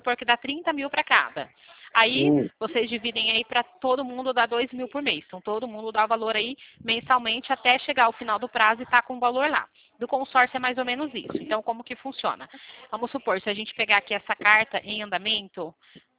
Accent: Limeira, São Paulo, Brazil; Eu sou daqui da cidade de Limeira, não sei se você já conhece, ouvi falar, interior de São Paulo.

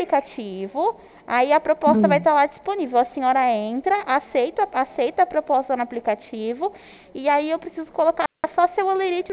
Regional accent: Ribeirão Preto, São Paulo, Brazil; eu sou aqui de Ribeirão também.

